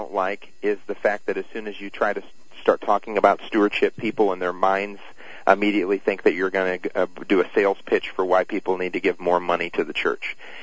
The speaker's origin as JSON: {"language": "English", "town": "Edwardsville", "region": "Illinois", "country": "United States", "tie": "born or raised there", "said": "Yeah, I grew up near St. Louis too, in Edwardsville, Illinois."}